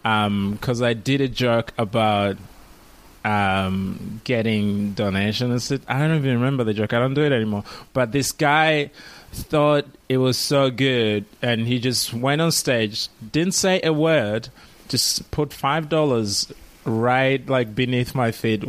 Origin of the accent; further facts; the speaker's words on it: Malawi; moved away as an adult; also born or lived in Rwanda; We flew to Malawi and lived there until I was 18. And then I came here with my immediate family. I have my aunt and my cousins still in Rwanda.